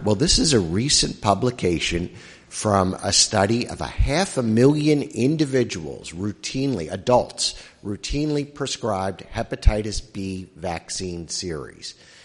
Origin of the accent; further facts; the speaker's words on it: Ohio, United States; I come from Ohio